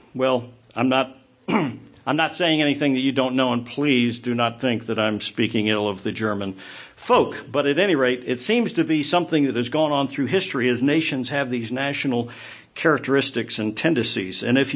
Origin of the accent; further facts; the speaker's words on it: Scotland, United Kingdom; even though I'm Scottish